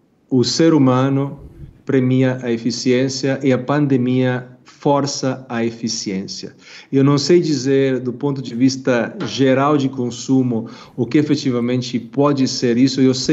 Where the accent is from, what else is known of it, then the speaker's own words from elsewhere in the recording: Italy; Portuguese is a second language; Eu sou italiano.